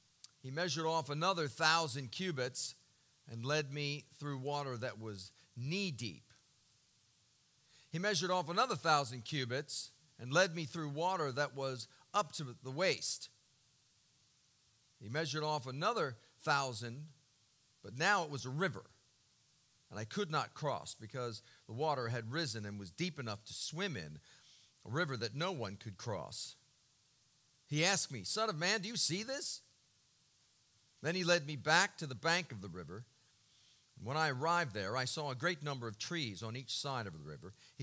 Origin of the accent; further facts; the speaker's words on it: Baltimore, Maryland, United States; I grew up in Baltimore, and we are, my son and I are big Ravens fans.